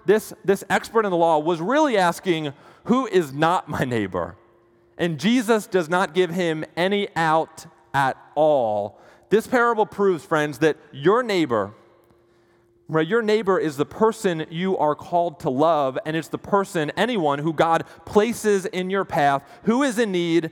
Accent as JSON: {"language": "English", "region": "New Jersey", "country": "United States", "tie": "born or raised there", "said": "You know, growing up in New Jersey, we used to go over grandma's house every single Sunday."}